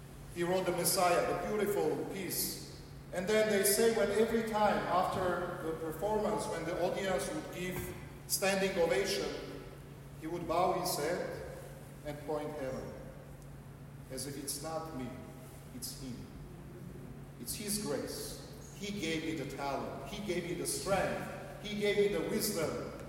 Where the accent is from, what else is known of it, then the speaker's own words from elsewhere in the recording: United States; as Armenian Christians, as American Armenians